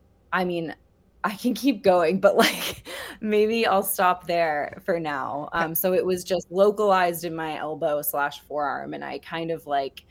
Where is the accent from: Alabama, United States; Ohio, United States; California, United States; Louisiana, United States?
Ohio, United States; I'm from Ohio originally.